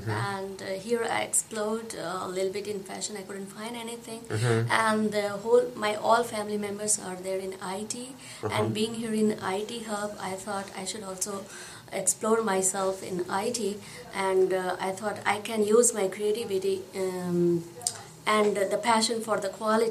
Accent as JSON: {"language": "English", "region": "Delhi", "country": "India", "said": "I'm from Delhi."}